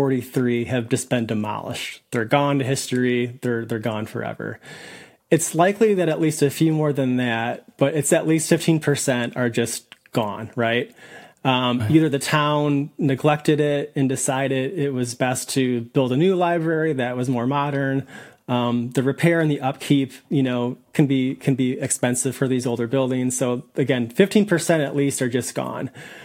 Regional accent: Indiana, United States; My home state of Indiana was awarded the most library grants, 165 library grants from Carnegie to the state of Indiana.

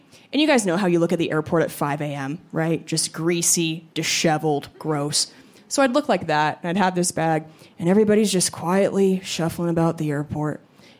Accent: Washington, United States; So I'm from Washington State originally, and they just passed this new legislation

